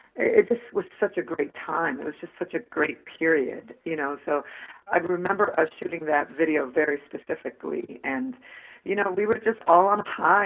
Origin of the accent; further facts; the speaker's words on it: New York, United States; Yes, I am. I'm from New York.